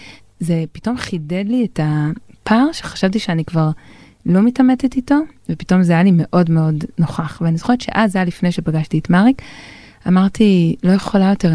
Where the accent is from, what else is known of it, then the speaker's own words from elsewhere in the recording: Jerusalem, Jerusalem District, Israel; גדלתי בארנוף בירושלים, באה ממשפחה יחסית מורכבת, אבא שלי הוא מה שנקרא חרדי לאומי